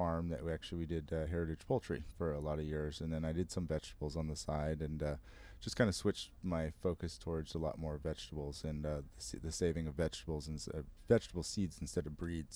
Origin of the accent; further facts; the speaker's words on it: United States; Yeah, you know, I'm American. Like, I'm an American gay.